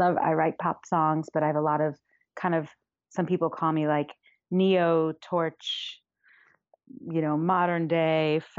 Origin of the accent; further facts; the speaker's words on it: New York, United States; also born or lived in London / Holland; I was born in London and lived in Holland till I was 5. And then my parents split and my mom took my brother and I to New York. So I grew up in New York, but my dad stayed in Holland.